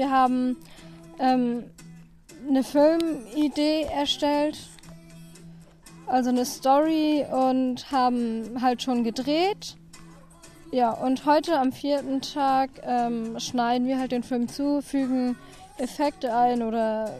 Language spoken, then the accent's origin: German; Flensburg, Schleswig-Holstein, Germany; Ich komme aus Flensburg, hier auf die Käthe-Lassen-Schule.